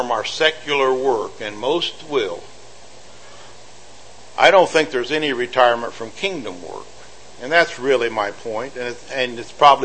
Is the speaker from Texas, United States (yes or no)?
no; Indiana, United States; Don Grantham was a man that I knew from Indiana. I grew up in Indiana.